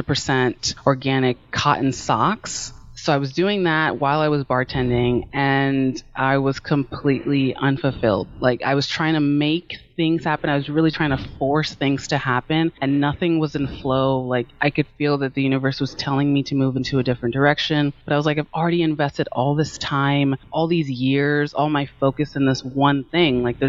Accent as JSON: {"language": "English", "region": "Maryland", "country": "United States", "also_born_or_lived": "California", "said": "I was born in California and I moved back and forth from the East Coast to the West Coast. So I just kind of say that I'm from Maryland because it's just a lot easier than to tell the story of like childhood moving back and forth."}